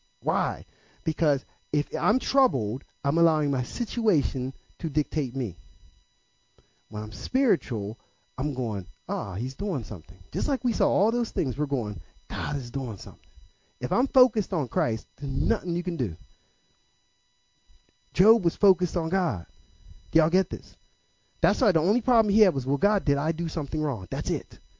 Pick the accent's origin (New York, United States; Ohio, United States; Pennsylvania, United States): Pennsylvania, United States; Pittsburgh; I remember when I first went to Philadelphia, I'm from Pittsburgh, and they gave me a Philly cheesesteak.